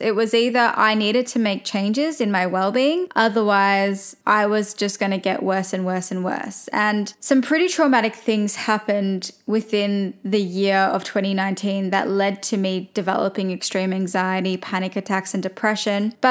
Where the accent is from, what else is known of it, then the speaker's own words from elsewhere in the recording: Melbourne, Victoria, Australia; I am from Melbourne, Australia. Now, prior to the year of 2020, I actually identified as a really radical atheist/realist.